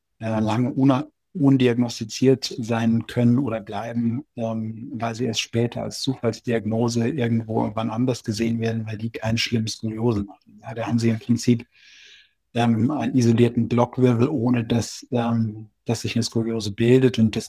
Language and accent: German; Munich, Bavaria, Germany; Und bin jetzt sozusagen zurück in meine Heimat in München